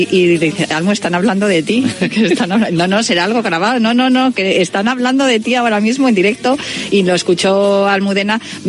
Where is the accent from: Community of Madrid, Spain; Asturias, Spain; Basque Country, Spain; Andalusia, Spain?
Community of Madrid, Spain; Madrid; Agua, yo soy de secano. Claro, soy madrileña, pues es lo que tiene.